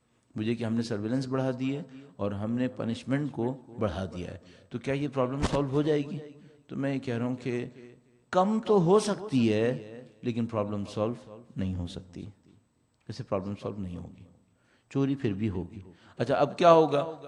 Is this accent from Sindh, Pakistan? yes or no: yes; Karachi, Sindh, Pakistan; چونکہ میں پاکستان سے آیا ہوں, کراچی سے آیا ہوں